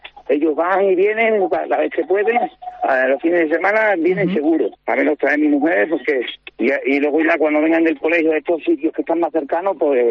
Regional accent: Huertas de Ánimas, Extremadura, Spain; porque también pasar por mi pueblo por Huerta de Ánimas, que pasamos, nos desviamos 2 días, perdimos 2 días, pero mereció la pena. Porque nos recibieron, la verdad, muy bien la gente del pueblo.

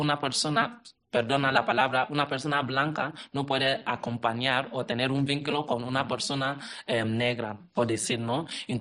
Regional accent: Nigeria; Sí, y mi país, en Nigeria, habla inglés

